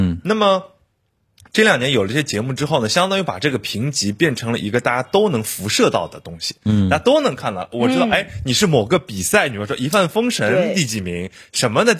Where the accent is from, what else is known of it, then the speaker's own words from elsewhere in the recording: China; 然后呢，对于我们中国人来说，因为我们真的是民以食为天